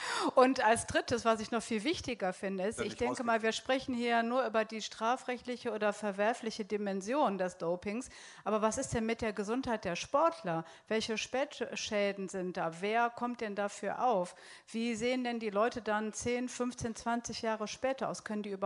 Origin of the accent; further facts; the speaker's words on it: Ratingen, North Rhine-Westphalia, Germany; Ich bin aus Ratingen und ich habe folgende Frage